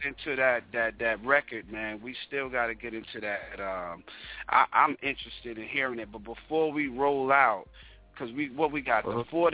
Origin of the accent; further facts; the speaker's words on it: Hempstead, New York, United States; I'm a New York dude. I'm Hempstead. I'm not far from Queens.